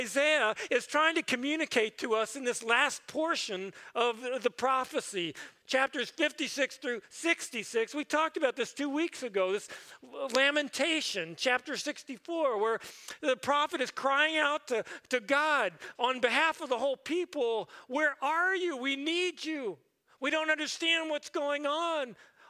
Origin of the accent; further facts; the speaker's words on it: Maryland, United States; We were at my grandmother's down on the Chesapeake Bay. I grew up in Maryland.